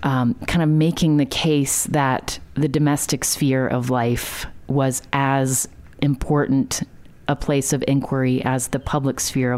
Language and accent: English; West Virginia, United States; growing up in West Virginia